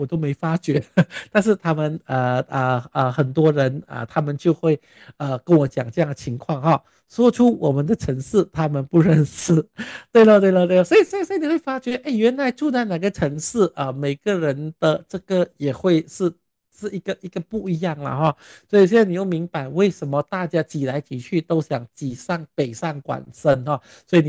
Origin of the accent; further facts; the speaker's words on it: Malaysia; 那时我就跟他讲说，我来自马来西亚啊。